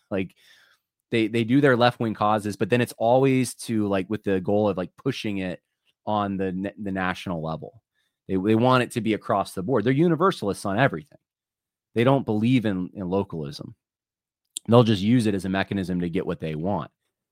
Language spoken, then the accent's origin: English; California, United States; As a Californian, I will say there are legitimate peaceful protesters